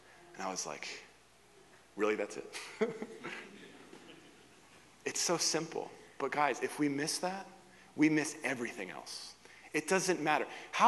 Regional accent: Northeast, United States; Because I'm from the Northeast in the U.S.

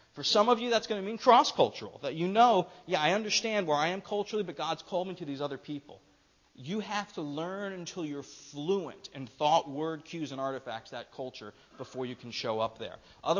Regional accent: New York, United States; But I'm from New York State. We're not just blue, we're midnight blue, okay?

